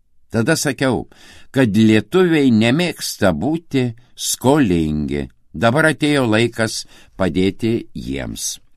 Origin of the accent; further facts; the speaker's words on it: Varniai, Telšiai County, Lithuania; Aš irgi žemaitis nuo Varnių.